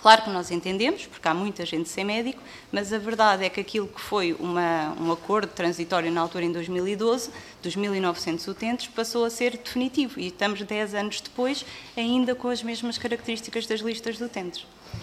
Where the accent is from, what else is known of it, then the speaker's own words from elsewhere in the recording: Castelo Branco, Portugal; Eu venho de Castelo Branco, portanto sou ali do interior